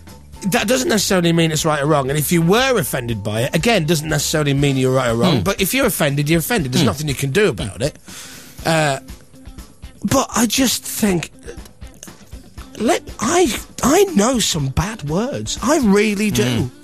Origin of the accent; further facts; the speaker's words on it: Leeds, Yorkshire and the Humber, United Kingdom; I'm from Leeds.